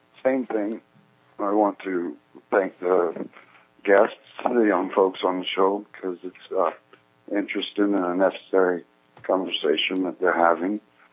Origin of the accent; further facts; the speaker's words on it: Georgia, United States; also born or lived in Mississippi / Florida; But I grew up in the South, in South Georgia. In the last 7 years, I've spent 4 years in South Mississippi after Katrina. And I just got back from 2 years in Florida.